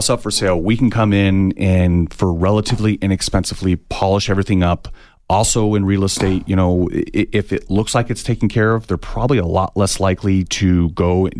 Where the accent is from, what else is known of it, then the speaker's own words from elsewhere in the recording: Tucson, Arizona, United States; I'm from Tucson.